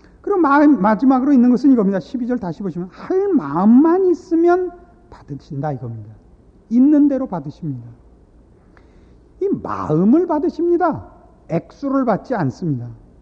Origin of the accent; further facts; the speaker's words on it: South Korea; 우리나라 사람들의 그 성격을 제가 잘 알죠. 제가 한국 사람이니까.